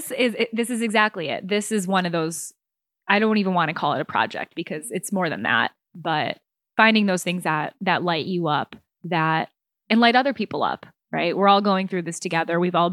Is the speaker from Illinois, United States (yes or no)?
yes; Chicago, Illinois, United States; I'm from Chicago. So I was born and raised on the near west side of Chicago, which kind of like also plays into this story.